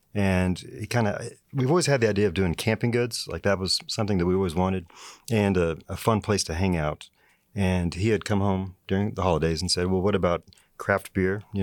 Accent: Amarillo, Texas, United States; I was born and raised in Amarillo. I did go to school in Lubbock for a little bit, but I came back to WT

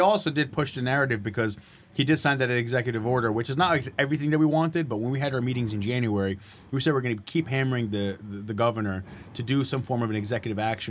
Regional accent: New Jersey, United States; Growing up in Bergen County, I mean, it just, exactly.

